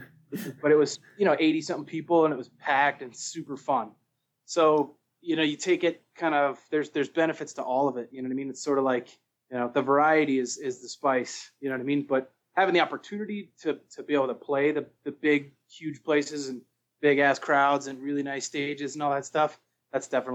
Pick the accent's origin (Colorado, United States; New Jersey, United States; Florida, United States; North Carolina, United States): Colorado, United States; Evergreen; also born or lived in Wisconsin; Yeah, actually, I grew up in Evergreen, which is about 45 minutes west of Denver, up in the mountains, and then kind of bounced back and forth between here and Wisconsin as a kid.